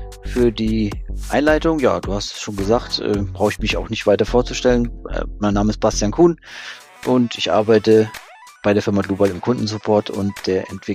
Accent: Rhineland-Palatinate, Germany; schon 1936 hat mein Urgroßvater eine Schreinerei bei uns zu Hause im Westerwald gegründet

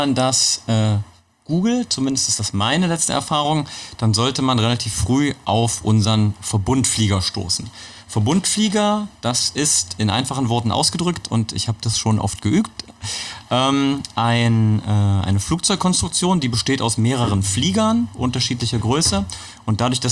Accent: Magdeburg, Saxony-Anhalt, Germany; born there; Ja, also ich bin in Magdeburg geboren.

